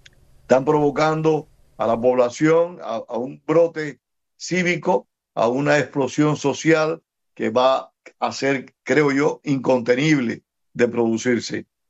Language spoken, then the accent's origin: Spanish; Cuba; de lo que hemos producido como cubanos a través de cientos de años.